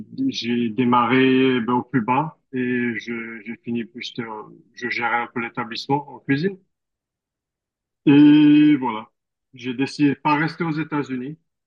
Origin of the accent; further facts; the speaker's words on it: Lyon, Auvergne-Rhône-Alpes, France; now in Australia; Alors moi, je suis originaire de Lyon à la base.